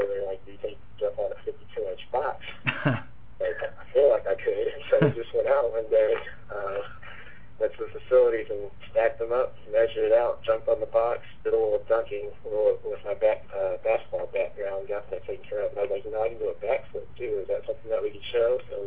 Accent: Nashville, Tennessee, United States; born there; I was born in Nashville, so the Titans are close to my heart

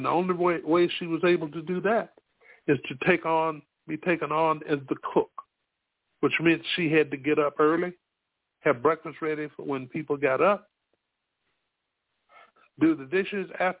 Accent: Spartanburg, South Carolina, United States; Had his first race here in Spartanburg, South Carolina, my hometown.

